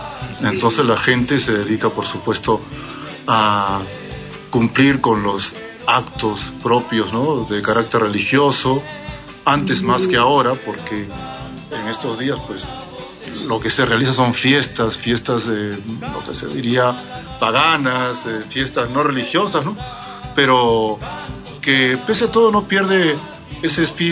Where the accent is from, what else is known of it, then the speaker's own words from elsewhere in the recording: Lima, Peru; Yo soy de la capital, de Lima.